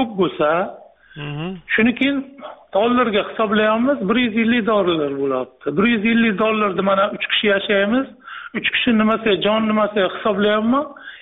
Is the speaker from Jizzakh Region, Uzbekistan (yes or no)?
no; Qarshi, Qashqadaryo Region, Uzbekistan; O'zim Qarshi shahrida tug'ilib Qarshag'ira o'sib katta bo'lganman.